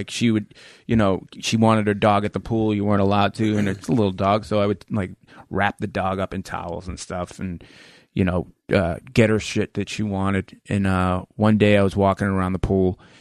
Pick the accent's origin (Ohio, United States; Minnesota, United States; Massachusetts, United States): Massachusetts, United States; Boston; Growing up in Boston, like in this, I grew up in Southie, and Dorchester's right next to Southie.